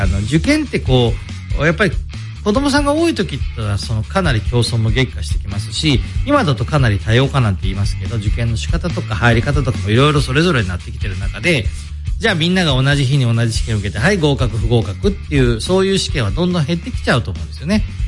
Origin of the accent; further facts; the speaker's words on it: Toyone, Aichi, Japan; 豊根村出身なので、小5、小6ぐらいまでね